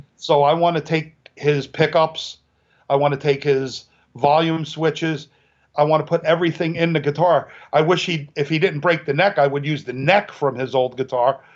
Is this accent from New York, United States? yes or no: yes; Greenwood Lake, New York, United States; now in Warwick, United States; And we're from Greenwood. We live in Warwick, but we're from Greenwood Lake, New York. It's a beautiful resort town.